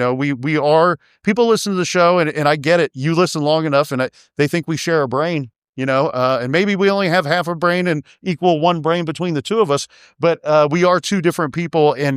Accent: Columbus, Ohio, United States; One, we're Ohio boys. We're born and raised in Columbus.

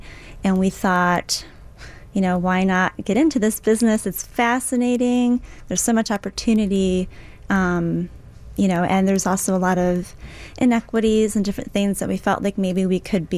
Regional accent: Chicago, Illinois, United States; So we're actually originally from the Chicagoland area.

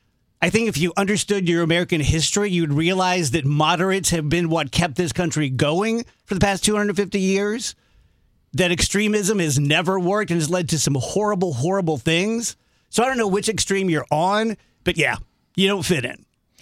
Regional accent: Scotland, United Kingdom; You guys know me well. I'm Scottish. I'm a crier.

